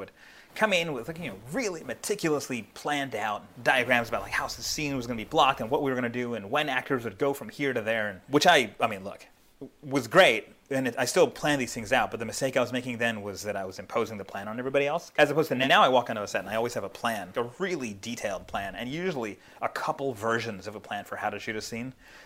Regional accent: Philadelphia, Pennsylvania, United States; I mean, look, I'm from Philadelphia, so I'm not, like, I grew up here.

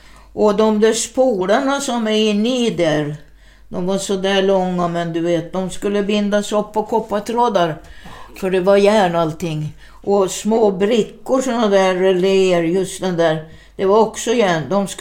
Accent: Åland, Finland; Och jag var ålänning, ja.

